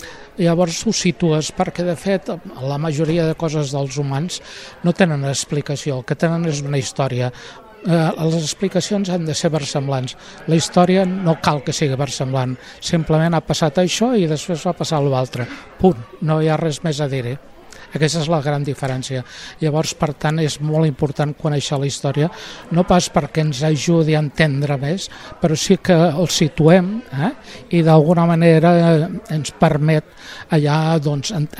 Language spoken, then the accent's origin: Catalan; Barcelona, Catalonia, Spain; born or raised there; moved away as an adult